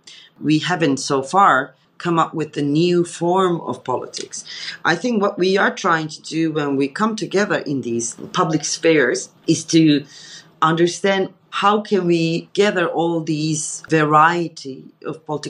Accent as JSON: {"language": "English", "country": "Turkey", "second_language": "English", "lives_now": "Germany", "said": "To be honest, I come from Turkey, where emotions are very dramatic, especially political emotions."}